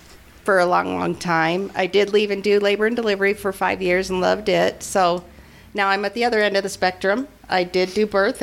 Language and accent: English; Smoot, Wyoming, United States; So I was born and raised here in Smoot, Wyoming on a dairy farm. Spent a lot of time milking cows, changing pipe, everything that, you know, a good Star Valley girl does.